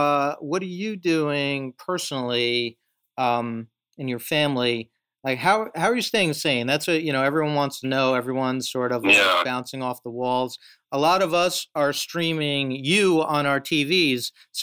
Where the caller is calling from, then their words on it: New York, United States; So our offices are in New York City, but we're closed. So I'm just in Westchester, just north of the city.